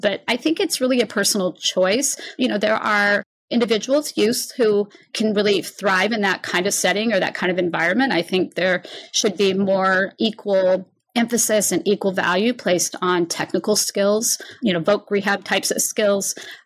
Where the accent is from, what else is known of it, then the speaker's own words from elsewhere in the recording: Forks, Washington, United States; I grew up in Forks, Washington, which is a tiny little town on the Olympic Peninsula.